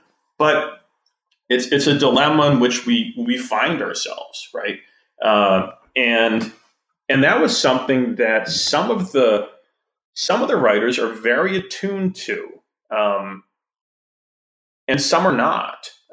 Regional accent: Wisconsin, United States; It's just there, and I'm from Wisconsin.

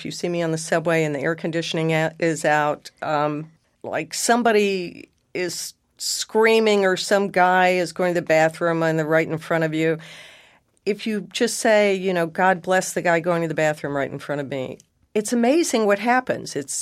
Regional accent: Texas, United States; Tropic of Squalor was the joke name we had for my hometown, which was this swampy little backwater in East Texas where there's flaming industrial towers and snakes and alligators.

